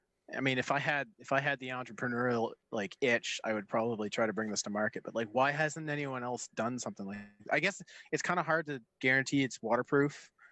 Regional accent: Canada; They're like $160 American, and I'm a Canadian, and I was like, hell no.

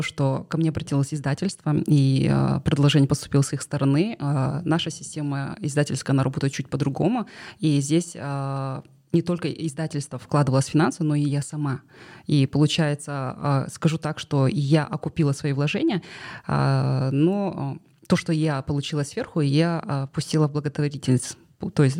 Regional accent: Almaty, Kazakhstan; first language Kazakh; Russian is a second language; несмотря на то, что мы родились и выросли в Алматы

